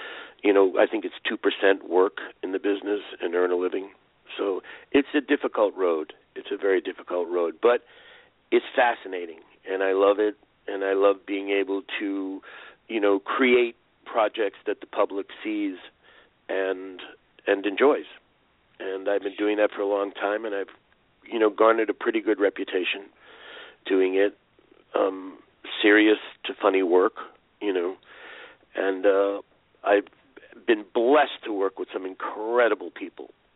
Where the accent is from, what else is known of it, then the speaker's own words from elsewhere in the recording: Boston, Massachusetts, United States; I come from Boston, Massachusetts.